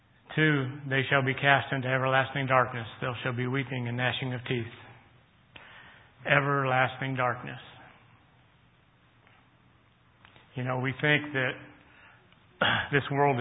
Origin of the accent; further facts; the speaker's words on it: San Diego, California, United States; When I was growing up, I grew up in San Diego, California. We had drills so often through the school year. I went to public school.